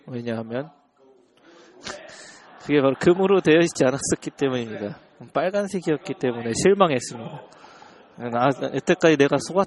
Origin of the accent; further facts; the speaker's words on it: China; now in United States; 저는 원래 중국에서 왔죠. 저는 저 중국에서 왔는데